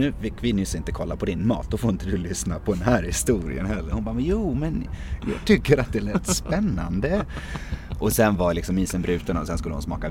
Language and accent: Swedish; Stockholm, Stockholm County, Sweden; Och då är då bajsnödig som vi som då stockholmare är